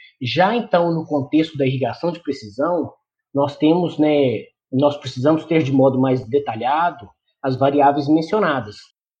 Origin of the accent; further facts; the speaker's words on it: Papagaios, Minas Gerais, Brazil; Sou mineiro, natural de Papagaios, cidade localizada a aproximadamente 141 quilômetros da capital.